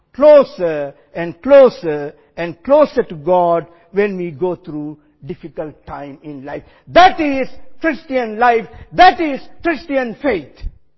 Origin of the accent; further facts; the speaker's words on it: Sri Lanka; I come from Sri Lanka. In Sri Lanka, if someone is going on the road up and down without knowing where he was going, people will call him nut loose.